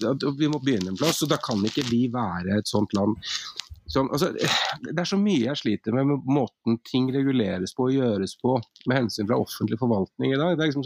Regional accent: Finnmark, Norway; min familie er fra Trøndelag, og jeg er født og oppvokst i Finnmark.

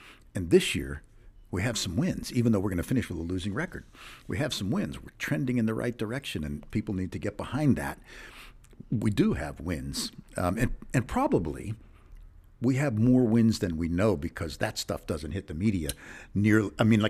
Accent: Pittsburgh, Pennsylvania, United States; But I'm a Pirate fan. I grew up in Pittsburgh.

